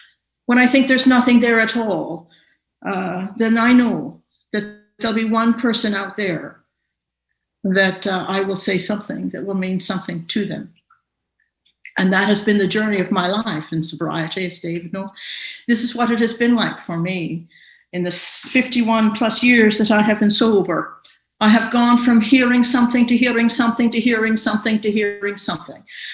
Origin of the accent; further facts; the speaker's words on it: Ireland; born there; And I have an Irish citizenship because I was born here in Ireland.